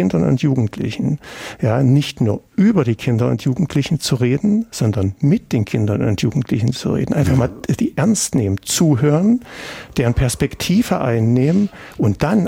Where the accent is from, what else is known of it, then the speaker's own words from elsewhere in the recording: East Germany, Germany; also ich bin in der DDR groß geworden